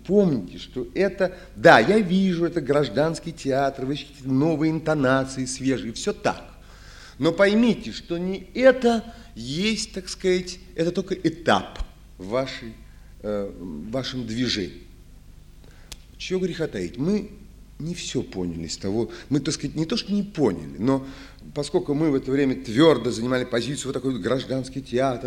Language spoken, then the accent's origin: Russian; Saint Petersburg, Russia; я ленинградец, не москвич, может быть, москвичи видели гораздо больше, но я вырастал, так сказать, в Ленинграде